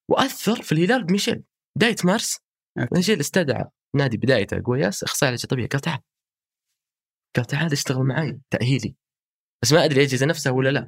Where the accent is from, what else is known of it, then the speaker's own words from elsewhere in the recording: Saudi Arabia; في شخص افخر فيه كسعوديين